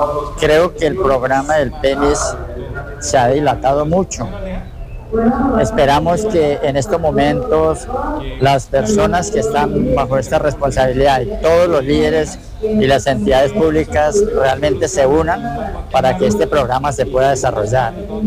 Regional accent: Miraflores, Colombia; vengo del municipio de Miraflores.

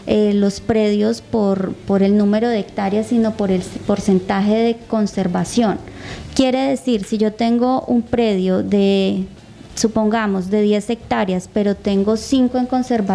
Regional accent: Guaviare, Colombia; nosotros, somos de Guaviarense y conocemos un poco más esas dinámicas

